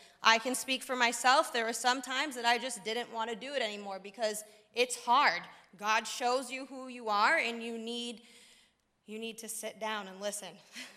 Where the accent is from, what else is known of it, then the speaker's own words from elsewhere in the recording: Greenfield, Massachusetts, United States; I'm from Greenfield, Massachusetts, and wow, I was crying the whole entire time during worship